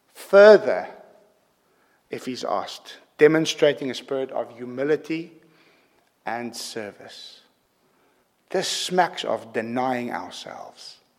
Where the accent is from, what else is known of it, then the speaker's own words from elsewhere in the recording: South Africa; For me as a South African, this is very hard.